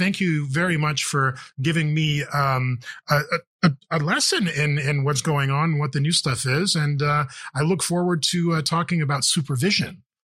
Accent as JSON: {"language": "English", "country": "Lithuania", "tie": "born or raised there", "said": "Take a look at my home country, Lithuania."}